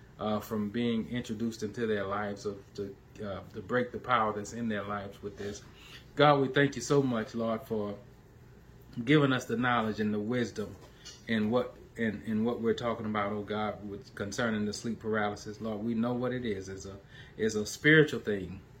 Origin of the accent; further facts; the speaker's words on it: DeRidder, Louisiana, United States; And that's Central Standard Time in my hometown of DeRidder, Louisiana. And in fact, it's going to be on the property that I grew up on.